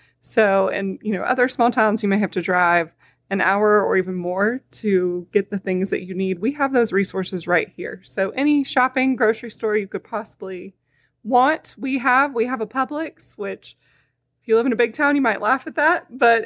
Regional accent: Marietta, Georgia, United States; So I grew up actually in Marietta, Georgia. So not

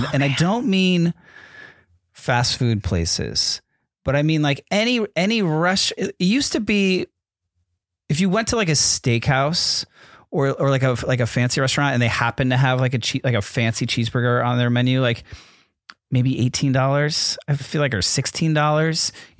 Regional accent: New Haven, Connecticut, United States; when I was growing up in New Haven, kind of on Yale's campus.

